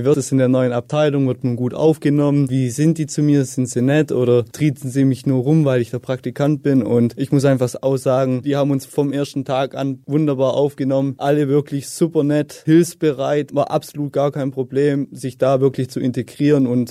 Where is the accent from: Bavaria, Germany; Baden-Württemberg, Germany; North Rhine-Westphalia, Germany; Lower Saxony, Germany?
Baden-Württemberg, Germany; Rietheim; also born or lived in Tuttlingen; bin geboren in Tuttlingen, aufgewachsen dann in Rietheim und habe mein Abitur dann später in Speichingen gemacht.